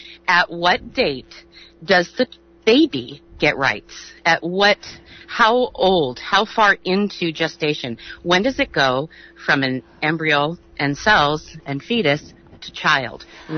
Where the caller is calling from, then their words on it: Santa Catalina Island, California, United States; I am on the beautiful sunny island of Catalina today.